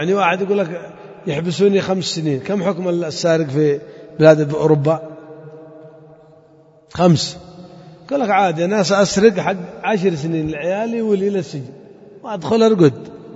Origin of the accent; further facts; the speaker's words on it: Yemen; بالذات عندنا في اليمن يعني هتك العرض كبيرة جدا من زمن قديم